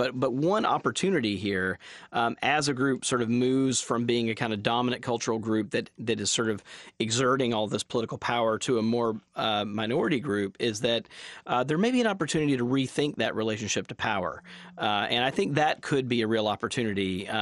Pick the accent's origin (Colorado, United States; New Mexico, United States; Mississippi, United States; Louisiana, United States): Mississippi, United States; also born or lived in Atlanta, United States; Well, I'm from Mississippi. I did my graduate work at Emory University, and actually my 1996 moment was actually moving to Atlanta to start my graduate program there.